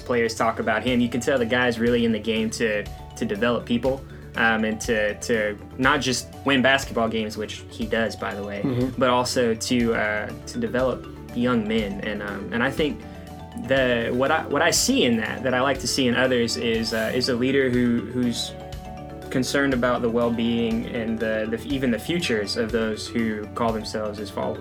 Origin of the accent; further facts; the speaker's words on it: North Carolina, United States; You may not have known it, but I'm from North Carolina.